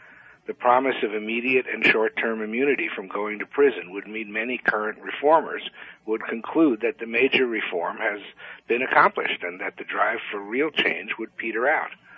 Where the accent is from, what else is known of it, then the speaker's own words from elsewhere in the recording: New York, United States; And I know in my home state of New York, decriminalized personal possession in the home of anything up to a little bit under an ounce of marijuana has been in place for years.